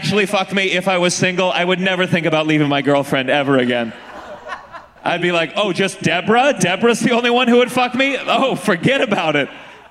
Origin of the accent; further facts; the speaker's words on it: New York City, New York, United States; Bodegas. I'm from New York City. Bodegas.